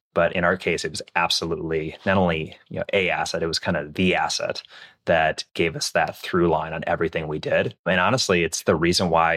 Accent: Minneapolis, Minnesota, United States; So I grew up in Minneapolis, Minnesota, or outside Minneapolis, Minnesota.

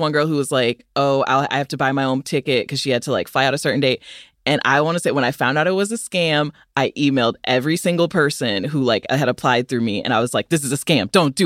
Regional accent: United States; Honestly, I was like, oh, I'm from America. My employment stuff is weird.

